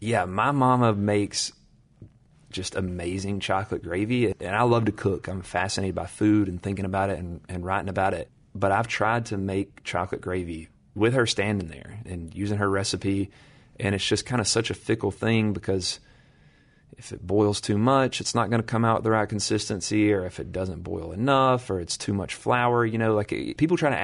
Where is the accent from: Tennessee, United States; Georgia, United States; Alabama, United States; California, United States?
Alabama, United States; where I grew up in North Alabama, when you go to the beach for summer vacation, if you get to go, you drive straight through Chilton County, which is our peach growing region.